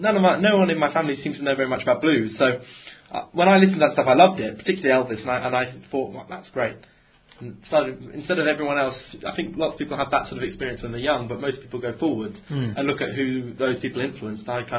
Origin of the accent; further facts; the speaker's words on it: Totnes, South West England, United Kingdom; I come from Totnes